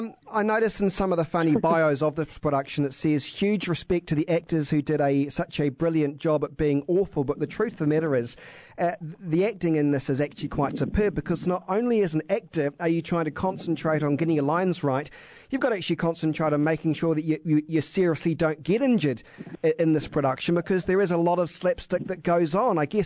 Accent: Christchurch, Canterbury, New Zealand; and of course here in my hometown of Christchurch.

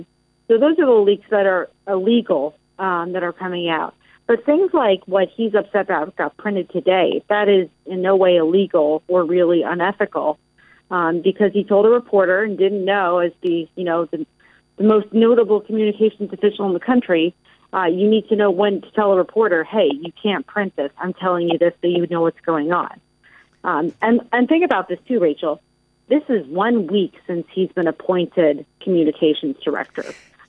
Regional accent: New York, United States; I grew up on Long Island myself. It's a part of New York outside Manhattan.

